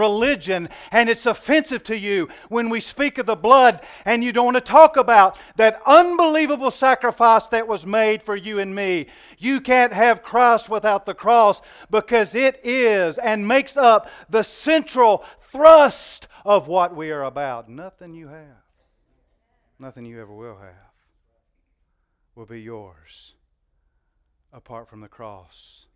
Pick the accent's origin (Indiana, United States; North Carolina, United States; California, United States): North Carolina, United States; New Bern; Where do you come from? Newbern, North Carolina.